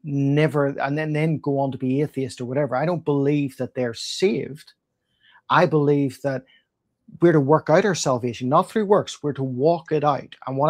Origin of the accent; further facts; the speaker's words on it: Northern Ireland, United Kingdom; I'm from Northern Ireland, right? Everybody was divided in terms of religion. You were either Protestant or you were Catholic.